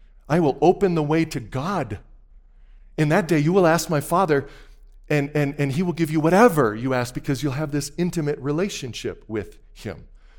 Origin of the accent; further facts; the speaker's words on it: Colorado, United States; No, I'm from Colorado. Live just outside of Denver.